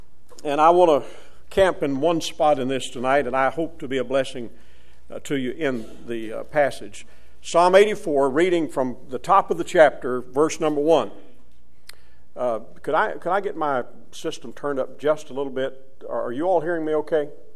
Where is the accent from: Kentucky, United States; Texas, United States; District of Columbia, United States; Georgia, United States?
Kentucky, United States; I probably have mentioned here before that I grew up in Western Kentucky. That's not a especially a fact of any historic note, but it just is a fact of life for me that I was born there, reared there.